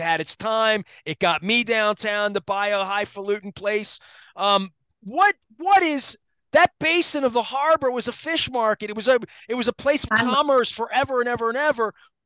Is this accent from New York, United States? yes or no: no; Baltimore, Maryland, United States; I'm from East Baltimore. It took me a plague in 51 years of my life to find it.